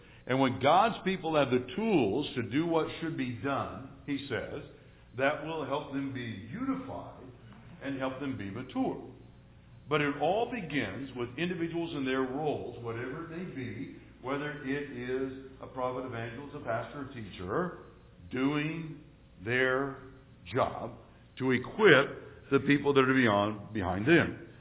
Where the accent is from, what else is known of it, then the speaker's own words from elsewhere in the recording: California, United States; born there; I was born in Southern California. We didn't have sheep in Southern California.